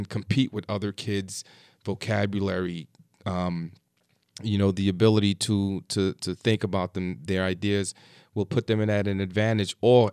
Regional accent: Bronx, New York, United States; Originally, I grew up in the Bronx, and I just remember growing up in the Bronx and not actually recognizing that art is something that I should have any engagement

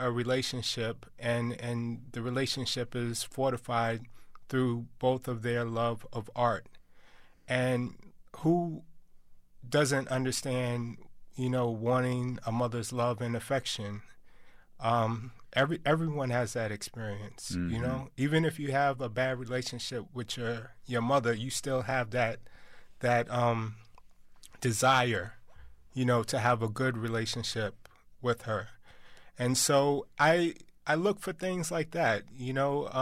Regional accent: New York, United States; I used my own memories just growing up in New York, seeing the same old graffitis on the wall.

